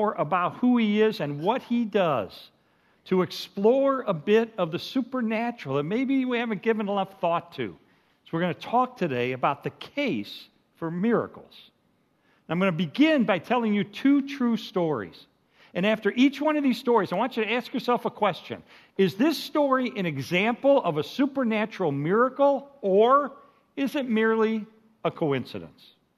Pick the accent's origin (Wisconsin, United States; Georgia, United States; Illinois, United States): Illinois, United States; Chicago; now in Texas, United States; But, I grew up in Chicago, and we moved down to Texas, and I never lived in the South before.